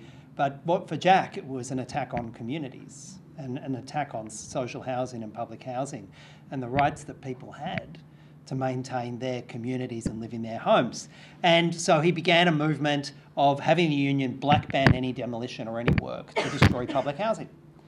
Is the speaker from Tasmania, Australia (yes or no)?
no; Sydney, New South Wales, Australia; But I'm from New South Wales, proud Sydney sider